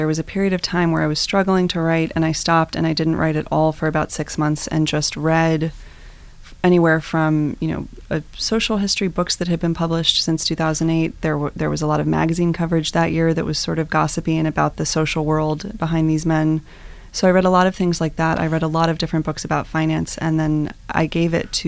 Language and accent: English; Los Angeles, California, United States; So I did not grow up in Greenwich in Connecticut, but I grew up in Los Angeles in a very wealthy community, but my family circumstances were a bit more modest.